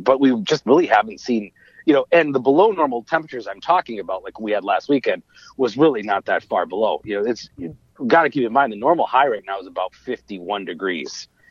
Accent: Cottage Grove, Minnesota, United States; And so I would, you know, commute from, you know, growing up in Cottage Grove, I was home for the summer, all the way out to Chanhassen to the weather service office every day

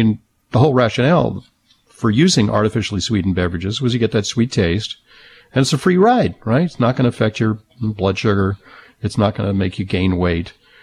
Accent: New York City, New York, United States; And in fact, in my hometown in New York City, there's a big campaign to get kids

